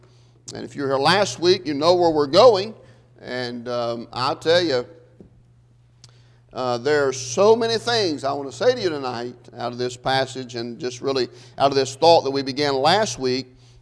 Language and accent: English; United States; born there; I was born in May the 9th, 1977, and I became an American.